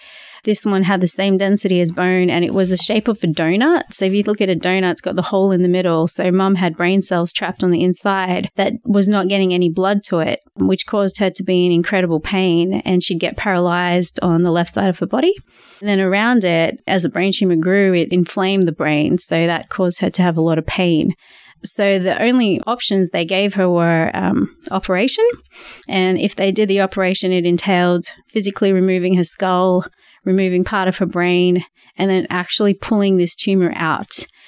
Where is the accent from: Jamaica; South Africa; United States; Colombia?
South Africa; born there; I was born in South Africa. My first name is actually French. My surname is Tamil.